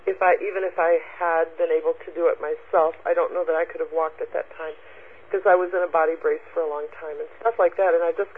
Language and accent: English; the South, United States; I grew up in the South. We had a lot of carbohydrates and a lot of butter and cream and all of that from the farm.